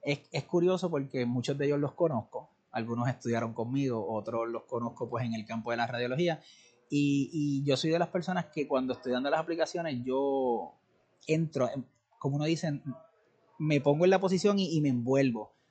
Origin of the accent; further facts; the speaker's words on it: Puerto Rico; como los puertorriqueños, como yo digo, uno piensa que le duele algo